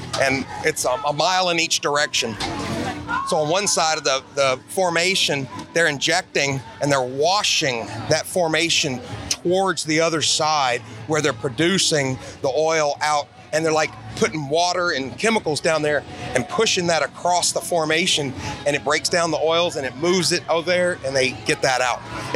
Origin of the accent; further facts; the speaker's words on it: Baton Rouge, Louisiana, United States; I came from Baton Rouge, Louisiana. I live just south of Baton Rouge.